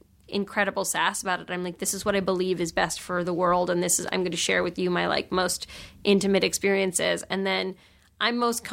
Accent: New York, United States; I grew up in New York

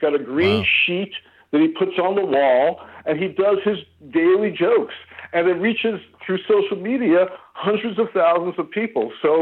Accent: United States; here I came from America with certain assumptions

